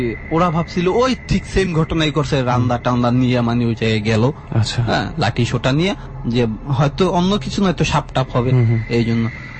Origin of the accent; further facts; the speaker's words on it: Patuakhali, Barisal Division, Bangladesh; also born or lived in Narayanganj; আমাদের বাড়ি তো নারায়ণগঞ্জ, হ্যাঁ আমার নানা বাড়ি পটুয়াখালীতে, তো আমরা ওই জায়গায় ছোট থেকে মোটামুটি বড় হয়েছি।